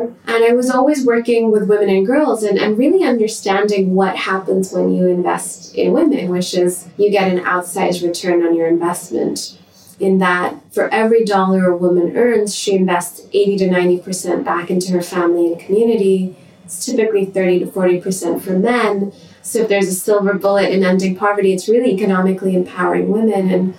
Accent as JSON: {"language": "English", "country": "Pakistan", "tie": "born or raised there", "moved": "as an adult", "said": "So, I grew up in Pakistan, and I was there till I was 18."}